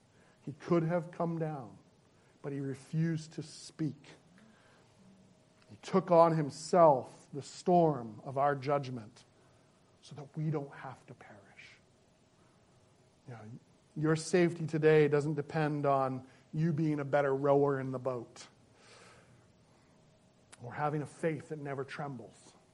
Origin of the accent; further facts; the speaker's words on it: United States; I'm an American, and independence is everything to me.